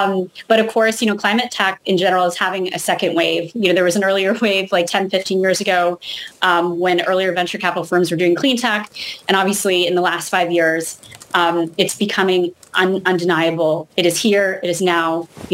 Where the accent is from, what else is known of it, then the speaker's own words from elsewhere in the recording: California, United States; I grew up in California, and you know, it's important to note that wildfire is actually a very natural and normal part of the California ecosystem.